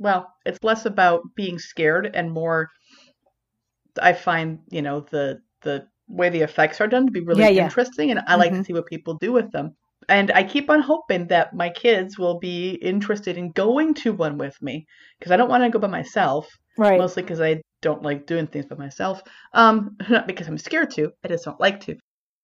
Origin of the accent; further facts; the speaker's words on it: Canada; And then we had a hockey helmet because I grew up in Canada.